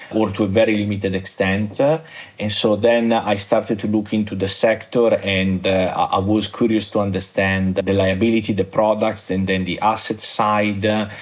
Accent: Milan, Lombardy, Italy; English is a second language; I was born and grew up in Milano, so Lombardy in the north of Italy.

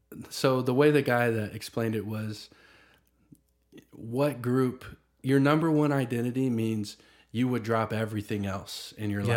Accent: United States; I think, if I'm honest, I'm an American before I'm a Samoan.

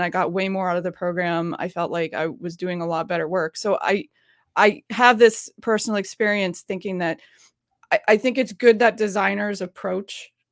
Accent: New York, United States; now in Boston, United States; I'm a New Yorker living in Boston. I moved to Boston to work at Red Hat.

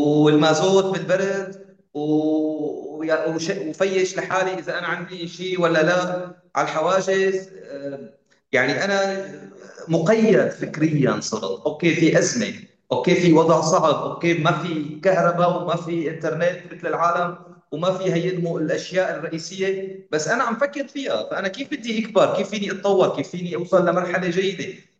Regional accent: Syria; اليوم صار مطلوب نحن كسوريين اصحاب خبره عم نعمل انجازات خارج سوريا

